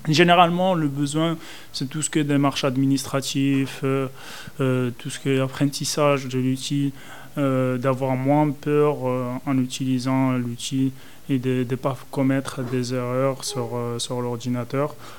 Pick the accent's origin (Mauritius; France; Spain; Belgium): Spain; Alors, moi, en fait, je viens de l'Espagne. Et du coup, mes études, je les ai réalisées en Espagne. J'ai fait un bac pro en Espagne.